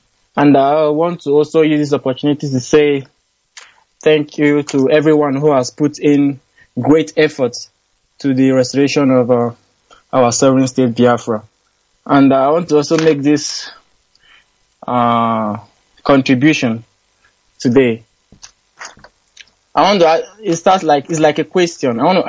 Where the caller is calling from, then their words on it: Russia; I'm calling from Russia.